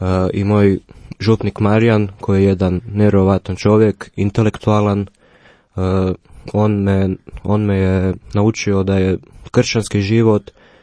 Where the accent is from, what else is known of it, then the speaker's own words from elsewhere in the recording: Sveta Nedelja, Zagreb County, Croatia; dolazim iz Svete Nedelje i moja obitelj je isto tako katolička obitelj